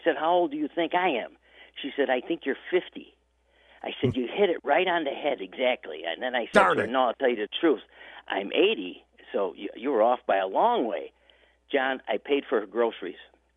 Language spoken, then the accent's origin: English; Chicago, Illinois, United States; I'm from Chicago myself.